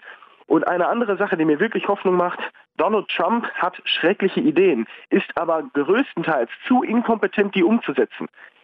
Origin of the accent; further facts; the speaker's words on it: United States; Mir als Amerikaner geht's nicht so gut.